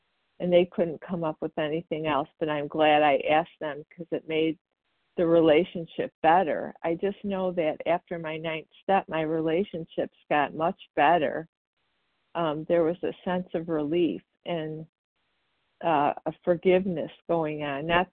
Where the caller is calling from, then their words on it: Wauconda, Illinois, United States; Hi, good morning, everybody. … from Wakanda, Illinois.